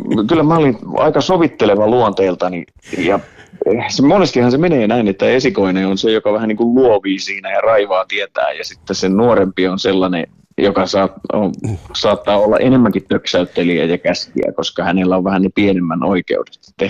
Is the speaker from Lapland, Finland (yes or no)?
no; Ylistaro, South Ostrobothnia, Finland; also born or lived in Vaasa; Me heti kasarin alussa muutettiin Vaasasta sitten Ylistaroon pienelle paikkakunnalle.